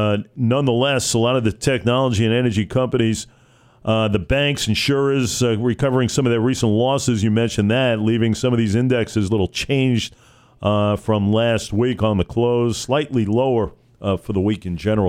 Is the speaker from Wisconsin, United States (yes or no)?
no; Rocky Point, New York, United States; Food Town in my hometown, Rocky Point, that's done.